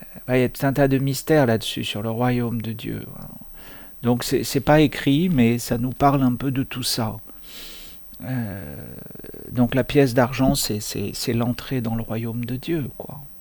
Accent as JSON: {"language": "French", "country": "France", "said": "En tant que Français, on n'a pas besoin d'exégèse là-dessus."}